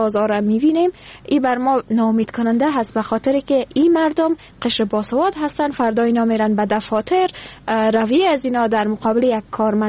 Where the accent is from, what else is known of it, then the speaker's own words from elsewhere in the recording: Afghanistan; born there; در چه جغرافیایی به دنیا آمدیم